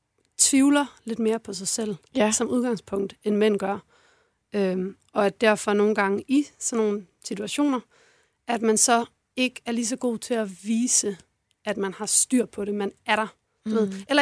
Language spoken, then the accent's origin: Danish; Ubberud, Region of Southern Denmark, Denmark; Jeg er fra Fyn. Fra en forstad til Odense.